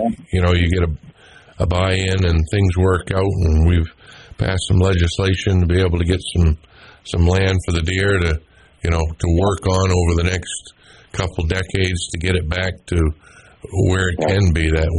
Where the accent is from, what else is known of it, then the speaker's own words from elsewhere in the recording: Maine, United States; back when I was a kid growing up in Aroostook County in the 60s, 70s